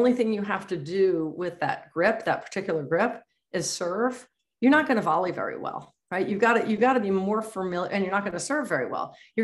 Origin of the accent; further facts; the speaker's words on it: New York, United States; also born or lived in California; I moved back to New York and I'm from New York originally. I lived in California for about 25 years